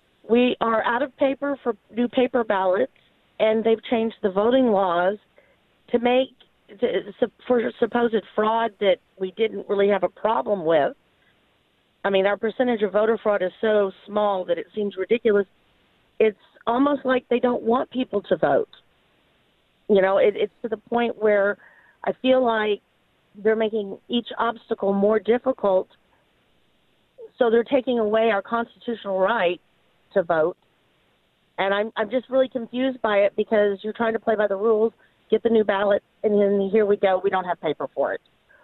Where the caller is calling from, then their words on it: Texas, United States; Yeah, I'm calling in from Comal County.